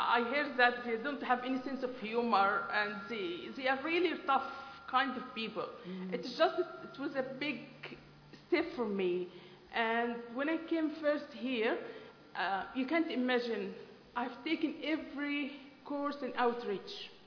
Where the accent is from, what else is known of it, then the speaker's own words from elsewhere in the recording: Egypt; moved away as an adult; now in Australia; I'm originally from Egypt.